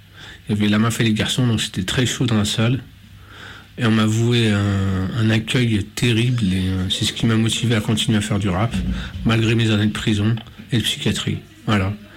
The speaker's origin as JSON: {"language": "French", "town": "Lyon", "region": "Auvergne-Rhône-Alpes", "country": "France", "tie": "born or raised there", "said": "j'ai 49 ans, je suis lyonnais depuis 49 ans, j'ai visité pas mal de villes en travaillant, je suis toujours retourné à ma source, je suis algérien d'origine, j'étais musulman pendant 49 ans"}